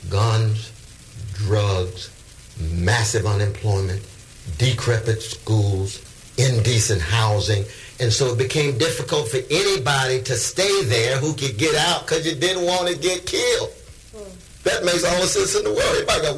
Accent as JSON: {"language": "English", "town": "Sacramento", "region": "California", "country": "United States", "tie": "born or raised there", "said": "See, when I grew up in Glen Elder in Sacramento, you know, it was a ghetto, but we didn't think of it as a ghetto because we were having a good time."}